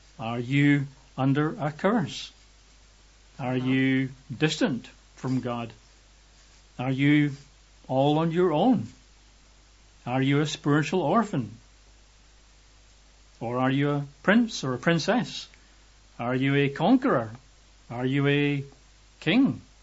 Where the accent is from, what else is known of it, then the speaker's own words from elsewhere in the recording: Scotland, United Kingdom; I'm white. I'm a male. I'm Scottish.